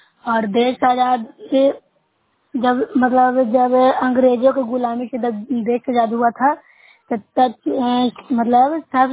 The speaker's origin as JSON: {"language": "Hindi", "region": "Bihar", "country": "India", "said": "मैं न्यूसा ब्लॉक से हूँ, जिला नालंदा की निवासी हूँ।"}